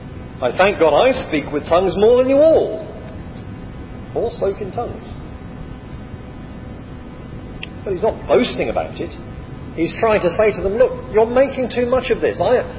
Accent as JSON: {"language": "English", "region": "England", "country": "United Kingdom", "said": "Well, of course, I'm not a foreigner. I'm English. They're the foreigners."}